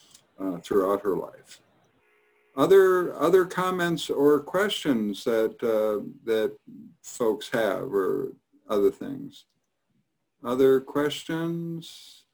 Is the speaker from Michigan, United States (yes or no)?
yes; Escanaba, Michigan, United States; because I'm a Youper from Escanaba up in the UP